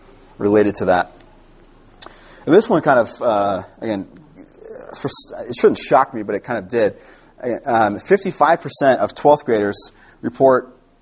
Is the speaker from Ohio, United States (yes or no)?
no; Oxnard, California, United States; I grew up in Oxnard, California, and this is a major problem.